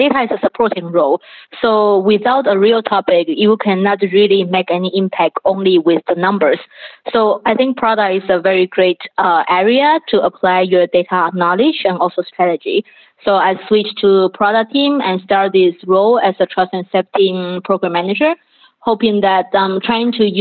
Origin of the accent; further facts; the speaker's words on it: Taiwan; moved away as an adult; now in Berlin, Germany; So I'm originally from Taiwan.